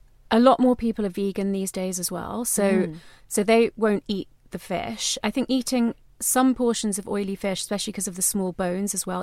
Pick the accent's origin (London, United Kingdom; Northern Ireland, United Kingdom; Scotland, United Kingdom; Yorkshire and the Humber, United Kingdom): London, United Kingdom; me growing up in London, but in an Indian household, turmeric was, you know, totally, it was like an everyday thing.